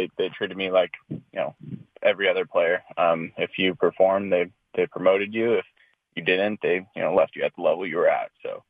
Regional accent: West Covina, California, United States; Yeah, I'm more, I grew up in West Covina, and then, like you said, went to college in San Diego.

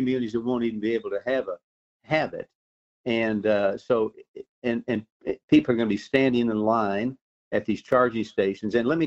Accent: Weatherford, Texas, United States; I'm from Weatherford, Texas.

